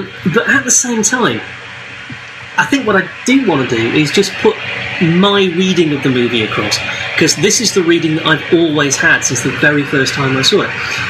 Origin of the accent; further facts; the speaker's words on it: Doncaster, Yorkshire and the Humber, United Kingdom; I went to see the movies a lot because I'm from Doncaster and there wasn't a lot else to do, if we're honest.